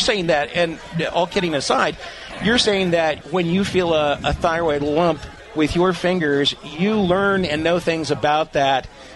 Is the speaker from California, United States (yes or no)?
yes; California, United States; And as you mostly know, I am from California.